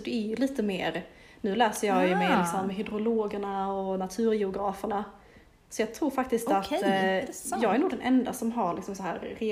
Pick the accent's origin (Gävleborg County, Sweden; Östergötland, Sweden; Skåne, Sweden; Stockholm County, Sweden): Skåne, Sweden; accent: Skåne; now in Uppsala, Sweden; Jag är lättad att folk verkar förstå min skånska.